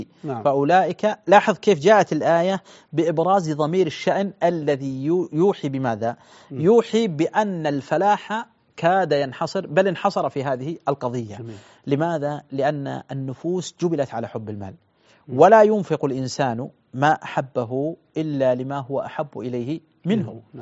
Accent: Saudi Arabia; بل دعني أقول مثلا في بلادنا السعودية

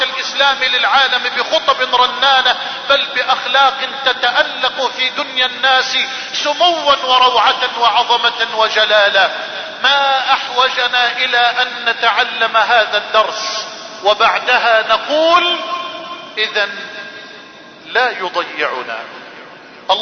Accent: Egypt; اللهم احفظ بلدنا مصر من الفتن

